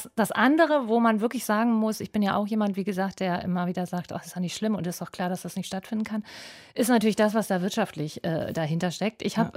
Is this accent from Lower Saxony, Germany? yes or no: no; North Rhine-Westphalia, Germany; now in Berlin, Germany; Ich komme aus Nordrhein-Westfalen